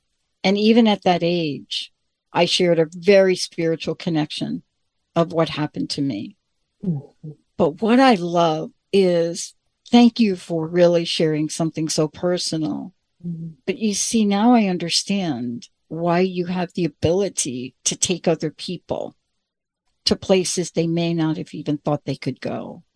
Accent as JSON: {"language": "English", "town": "The Bronx", "region": "New York", "country": "United States", "said": "I'm a girl from the Bronx."}